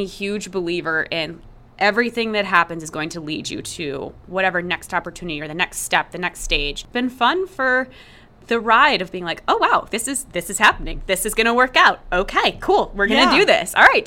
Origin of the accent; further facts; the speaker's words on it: East Coast, United States; now in Midwest; I grew up on the East Coast and I feel like, I don't know, the mentality on the East Coast was much more insular.